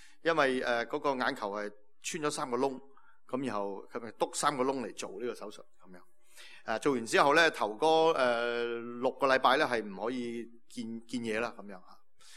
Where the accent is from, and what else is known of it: Hong Kong